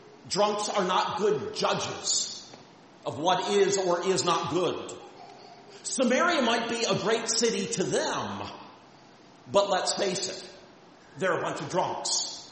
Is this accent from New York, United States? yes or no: no; Coopersville, Michigan, United States; I liken it to a field of fresh blackberries out in the back field where I grew up in Coopersville, the property there.